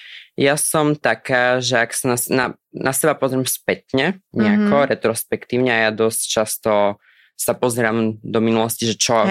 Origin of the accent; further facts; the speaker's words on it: Spiš, Slovakia; Ja som zo Spiske.